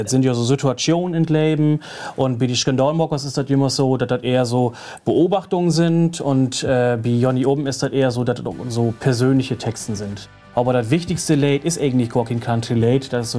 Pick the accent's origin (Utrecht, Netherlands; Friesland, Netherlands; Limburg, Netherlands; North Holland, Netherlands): Friesland, Netherlands; German is a second language; das kommt daher, ich komme aus Friesland hier und Ameland.